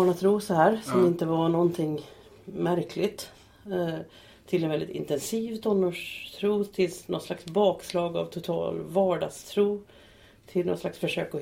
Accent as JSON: {"language": "Swedish", "town": "Gothenburg", "region": "Västra Götaland County", "country": "Sweden", "said": "Men vi kom från Göteborg."}